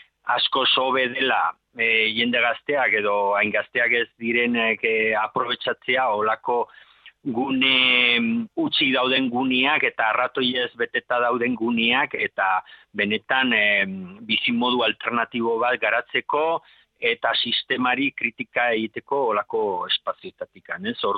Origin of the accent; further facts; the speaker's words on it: Pamplona, Navarre, Spain; bueno, ni Iruñakoa naiz